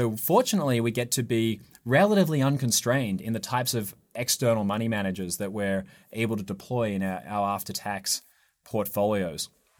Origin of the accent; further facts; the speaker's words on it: Australia; I'm from Australia, we have a tax treaty with the US